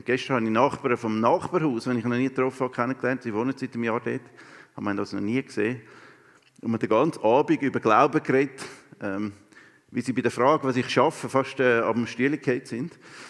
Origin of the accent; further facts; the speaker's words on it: Switzerland; Und auch wenn wir so ein bisschen eher zurückhaltend sind, nicht so extrovertierte Leute, jetzt als Schweizer